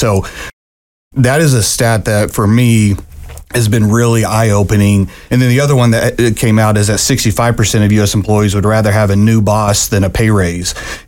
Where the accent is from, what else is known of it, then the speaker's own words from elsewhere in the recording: Kansas City, Missouri, United States; So we're really excited to be bringing these world-class speakers into my hometown, all of our hometown in Kansas City.